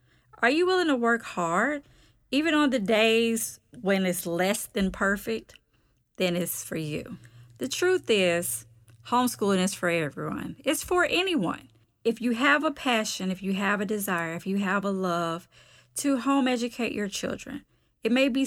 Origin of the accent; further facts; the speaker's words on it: Georgia, United States; accent: southern; If you haven't discovered that from my little southern accent, I am from Georgia.